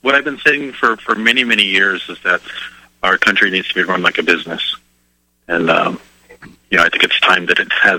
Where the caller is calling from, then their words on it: California, United States; Well, I'm calling from the People's Republic of California.